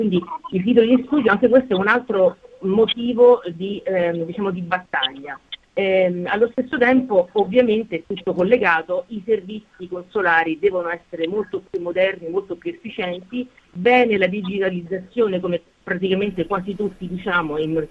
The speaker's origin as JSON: {"language": "Italian", "town": "Rome", "region": "Lazio", "country": "Italy", "also_born_or_lived": "Eritrea", "said": "ho 55 anni, sono di Roma."}